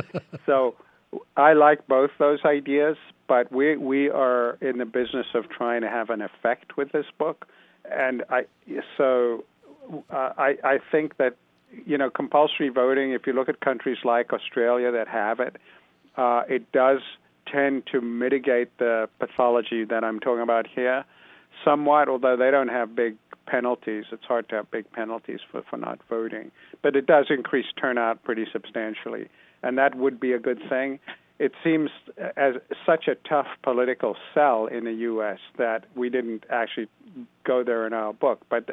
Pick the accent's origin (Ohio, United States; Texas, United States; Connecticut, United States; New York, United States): Connecticut, United States; I come from Connecticut